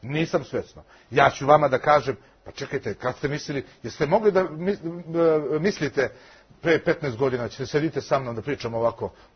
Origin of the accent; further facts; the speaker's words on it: Serbia; Ja se klanjam toj žrtvi kao Srbin iz Srbije.